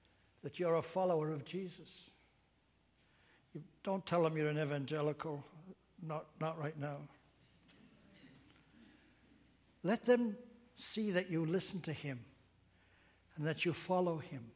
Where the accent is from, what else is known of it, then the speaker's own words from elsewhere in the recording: England, United Kingdom; moved away; I told him, well, I'm an immigrant. I came from England. I said, and I'm a Christian.